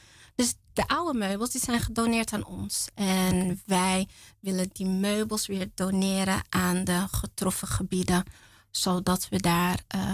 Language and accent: Dutch; Wormerveer, North Holland, Netherlands; Ik kom zelf uit Wormerveer.